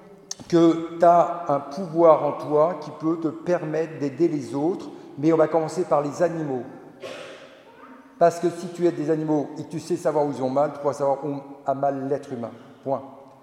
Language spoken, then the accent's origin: French; Centre-Val de Loire, France; Je viens de Touraine, comme m'a dit Père Timothée, en Indre-et-Loire, dans le Nord, pour vous, le Nord.